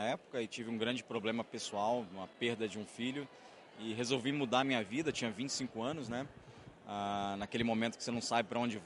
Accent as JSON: {"language": "Portuguese", "region": "Rio de Janeiro", "country": "Brazil", "said": "como carioca, assim, mais acostumado com uma cervejinha, o açaí de manhã também, água de coco."}